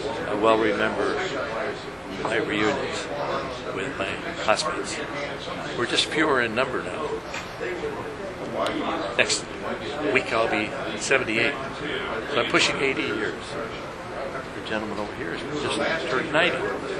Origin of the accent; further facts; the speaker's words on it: Linden, Canada; Farming community of about 1,500 people when I grew up in Linden.